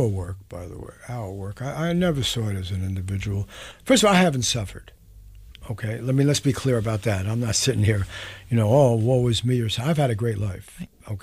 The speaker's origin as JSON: {"language": "English", "town": "New York City", "region": "New York", "country": "United States", "tie": "born or raised there", "said": "I grew up in the Bronx with public schools."}